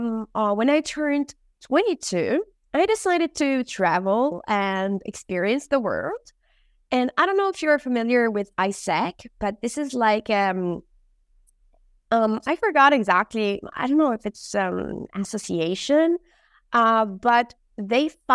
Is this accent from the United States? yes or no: no; Tunisia; also born or lived in -; English was mostly at home, but Arabic and French were the languages I was taught in because I grew up in Tunisia. So I was born and raised in Tunisia, and I grew up speaking these three languages.